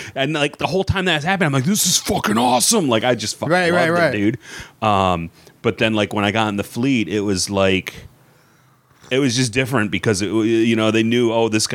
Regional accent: Hart, Michigan, United States; born there; All right, so I was born on the west side of the state, small little farming community called Hart, Michigan in Oceana County.

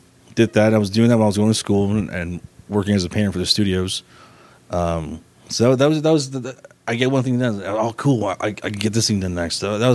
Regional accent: Los Angeles, California, United States; I grew up in North Hills right there on Roscoe Sepulveda.

